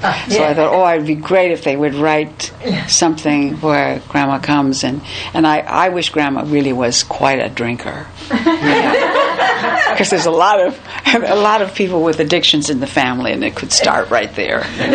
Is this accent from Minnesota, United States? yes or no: yes; Albert Lea, Minnesota, United States; My hometown is naming their theater after me.